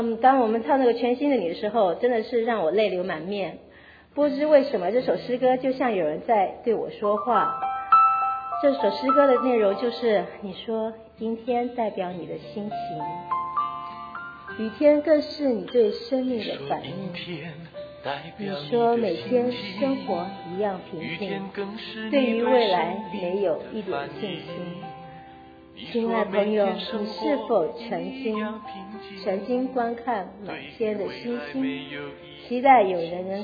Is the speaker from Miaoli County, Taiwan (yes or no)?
no; Taipei, Taiwan; born there; 我是在台湾台北出生，家人都是佛教徒，家中也有神明厅